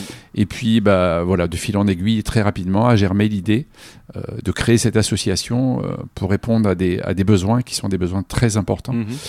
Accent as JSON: {"language": "French", "town": "Amiens", "region": "Hauts-de-France", "country": "France", "tie": "born or raised there", "moved": "as an adult", "said": "et puis j'arrivais de la Picardie, je suis originaire d'Amiens"}